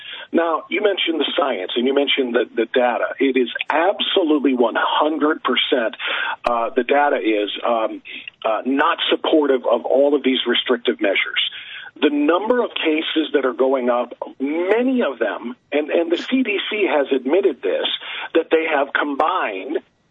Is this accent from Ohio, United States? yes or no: yes; Ohio, United States; here in my home state of Ohio